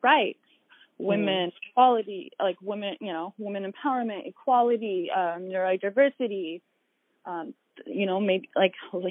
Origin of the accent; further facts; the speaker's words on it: Oregon, United States; growing up in Oregon, I'm surrounded by camo